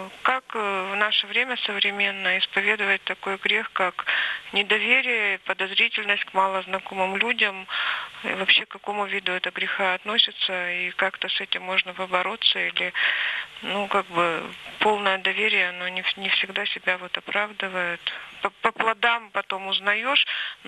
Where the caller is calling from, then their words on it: Yekaterinburg, Sverdlovsk Oblast, Russia; я звоню из Екатеринбурга.